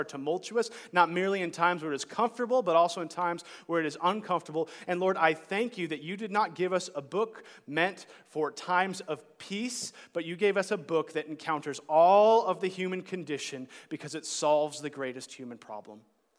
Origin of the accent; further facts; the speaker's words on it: California, United States; now in Missoula, United States; I'm from Southern California, going back there, it's still a culture shock going from Missoula to California.